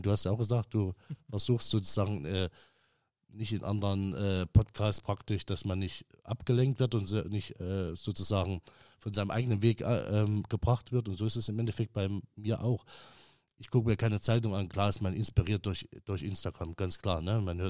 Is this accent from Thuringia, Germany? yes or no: yes; Thuringia, Germany; ich habe gelernt in einem ganz einfachen, bei mir in meinem Heimatort, ganz einfach, ja, gut bürgerlich, Thüringer Küche, Klöße etc.